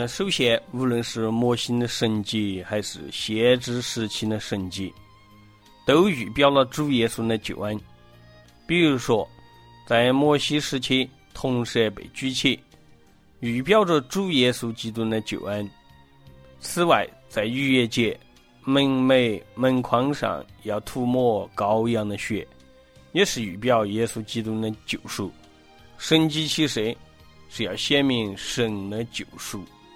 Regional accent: China; 有点像我们中国人觉得每个领域每个自然现象都有神明来管理

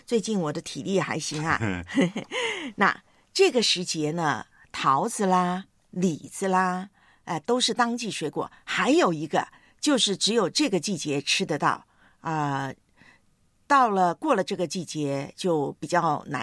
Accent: Taiwan; born or raised there

